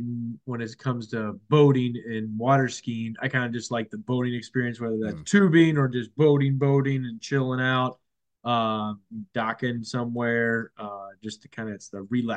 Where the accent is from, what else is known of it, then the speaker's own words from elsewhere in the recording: Cincinnati, Ohio, United States; I didn't ski when I was little, just growing up in Cincinnati, not too many mountains around.